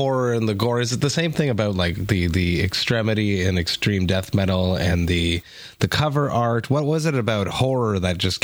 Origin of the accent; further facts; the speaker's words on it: Deux-Montagnes, Quebec, Canada; Because I'm from Two Mountains.